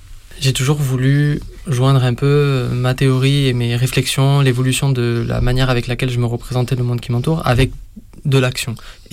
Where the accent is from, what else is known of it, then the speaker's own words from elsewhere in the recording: Toulouse, Occitanie, France; j'étais un des seuls qui était à Paris pour les études, parce que moi, je viens de Toulouse, hein, ma famille est là-bas.